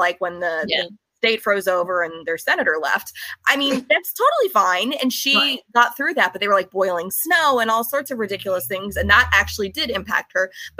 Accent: California, United States; also born or lived in Pennsylvania; we grew up other than being born in Pennsylvania, we grew up in California.

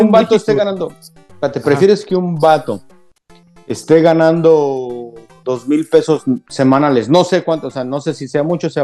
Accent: Mexico; esa mentalidad de nosotros como mexicanos

